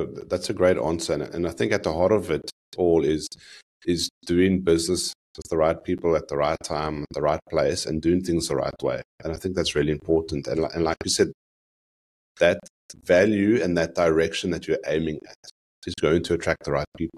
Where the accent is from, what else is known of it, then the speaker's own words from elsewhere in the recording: South Africa; And that's just being a South African, just being a lack of person, having this commonality, having the same feeling, vibe, same language that we can share.